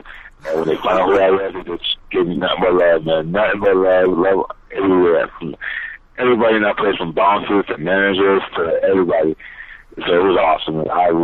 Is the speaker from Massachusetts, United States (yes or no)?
yes; Boston, Massachusetts, United States; It was cold, a lot of snow, you know, but I'm from Boston, so it wasn't a big deal